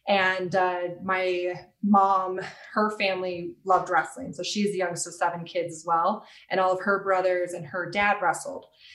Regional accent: Denver, Colorado, United States; So I actually am born and raised in Denver. So this is actually home for me.

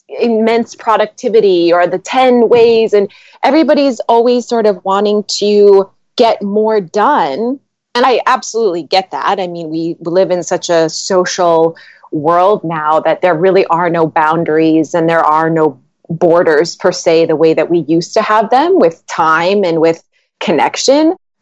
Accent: North Dakota, United States; I grew up in North Dakota. My parents both had really stable jobs.

